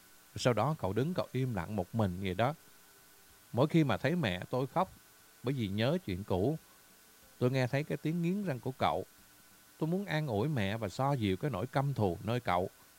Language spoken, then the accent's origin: Vietnamese; United States; Tôi sinh ra và tôi lớn lên tại Hoa Kỳ. Tôi mang quốc tịch Hoa Kỳ nhưng mà không ảnh hưởng nhiều về cái lối sống của Hoa Kỳ.